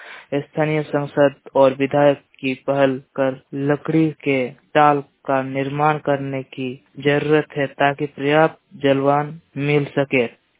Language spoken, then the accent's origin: Hindi; Kogda, Jharkhand, India; जिले का पोटका प्रखंड के जादौर थाना अंतर्गत आतेबिंदा पंचायत के कोगदा गांव का रहने वाला हूँ।